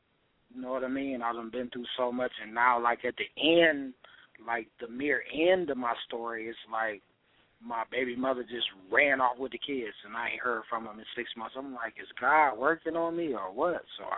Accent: Detroit, Michigan, United States; I'm from Detroit, Michigan on the east side.

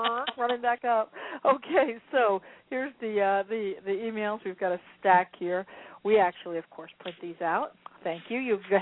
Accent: New Jersey, United States; because I grew up in New Jersey

